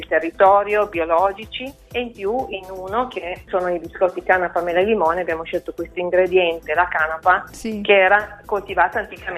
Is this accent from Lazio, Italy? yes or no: no; Piedmont, Italy; also born or lived in Turin; Io sono cresciuta comunque qui nel Canavese e poi sono vissuta in tanti altri posti